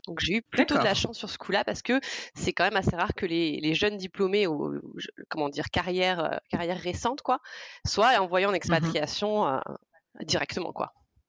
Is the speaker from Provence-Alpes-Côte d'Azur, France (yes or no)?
yes; Provence-Alpes-Côte d'Azur, France; alors moi je viens du sud de la France, j'ai passé toute ma vie en Provence, dans le sud de la France, donc plutôt sympa.